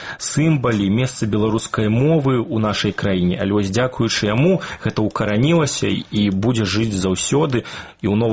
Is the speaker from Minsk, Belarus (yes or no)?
no; Lida, Grodno Region, Belarus; мой родны горад Ліда, дзе я нарадзіўся і вырас пасля студэнцкія гады ў горадзе Берасці